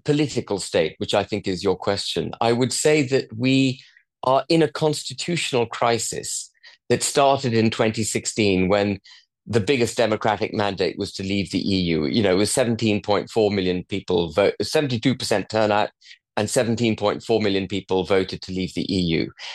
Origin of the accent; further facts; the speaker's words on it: United Kingdom; We're British, and therefore we don't think these things through the way we should.